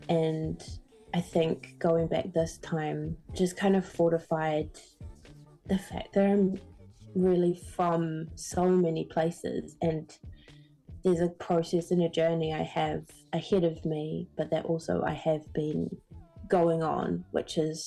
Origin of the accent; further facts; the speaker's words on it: New Zealand; I grew up in Aotearoa, and my African identity being half Cameroonian in my genealogy